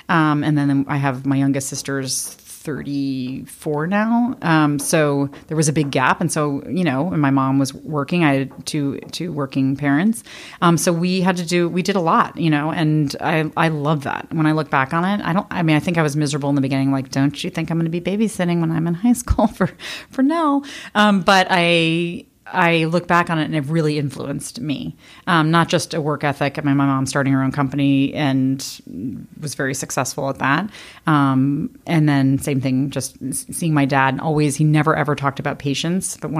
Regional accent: Washington, United States; so that was pretty much my growing up in Washington. I just loved it.

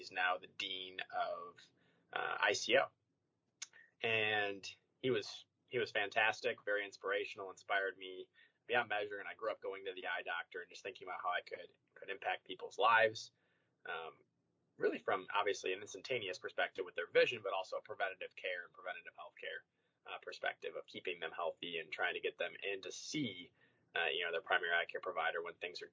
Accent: Novi, Michigan, United States; I am born and raised in Metro Detroit, so Novi, Michigan, kind of northeast of Ann Arbor, and about due west of Detroit.

